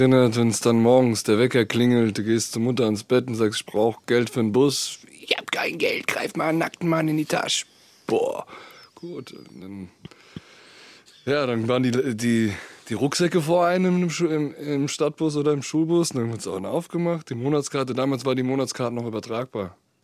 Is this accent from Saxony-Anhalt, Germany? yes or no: no; Hesse, Germany; born there; ich bin ja nicht in Frankfurt geboren, ich bin im Taunus geboren.